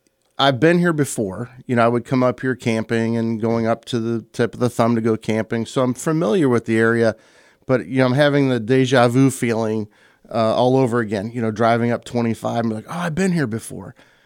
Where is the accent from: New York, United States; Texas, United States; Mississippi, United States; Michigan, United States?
Michigan, United States; Detroit; also born or lived in Livonia; Well, the background is I was born in Detroit, raised on the west side. We moved to Livonia, and then I went to high school at Bishop Borges in Detroit, Redford Township.